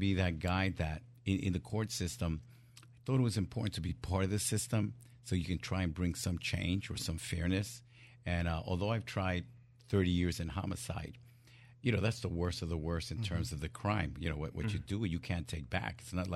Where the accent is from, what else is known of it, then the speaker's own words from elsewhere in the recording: New York, United States; I was born and raised in New York, and my family came from Puerto Rico.